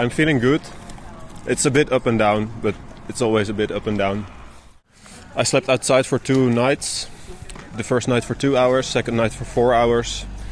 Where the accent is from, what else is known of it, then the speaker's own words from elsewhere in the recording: Netherlands; English is a second language; I'm from Holland.